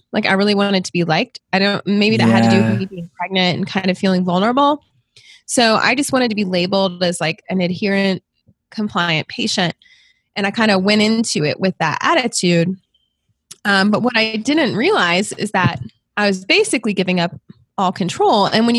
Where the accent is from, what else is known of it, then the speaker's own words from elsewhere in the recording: Memphis, Tennessee, United States; also born or lived in Michigan; now in Kentucky, United States; So I grew up near Memphis, Tennessee, and I went to school in college in Michigan